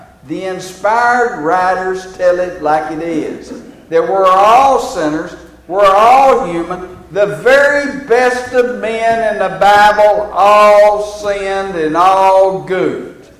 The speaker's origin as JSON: {"language": "English", "region": "Texas", "country": "United States", "said": "You know, you can tell I'm from Texas, can't you? You can tell I'm from Texas."}